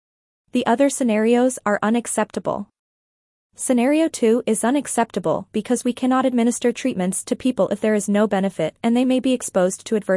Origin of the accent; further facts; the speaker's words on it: Melbourne, Victoria, Australia; In my hometown of Melbourne, Victoria, the entire population was confined to home detention for 262 days overall.